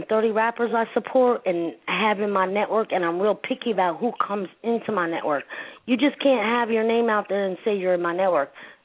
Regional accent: Newark, New Jersey, United States; best believe I know where I came from. I came from Newark. I came out of jail and everything else.

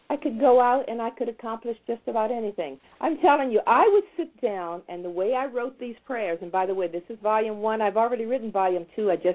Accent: the South, United States; born there; I was born in the South, and I was in the South when there was Jim Crow.

